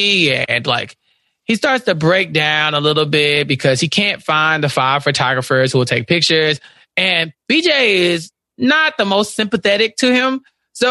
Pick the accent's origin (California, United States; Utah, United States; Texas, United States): Texas, United States; I don't know. I'm from Texas. I've been to L.A. like twice.